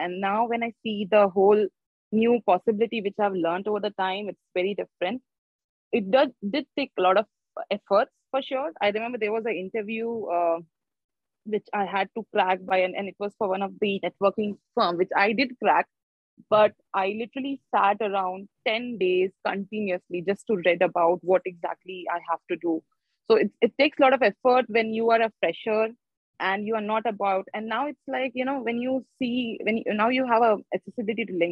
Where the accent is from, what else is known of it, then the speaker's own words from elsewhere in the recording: India; English is a second language; moved away as an adult; now in Hong Kong; I am from India and I'm based in Hong Kong. I moved here for like almost 4 years back.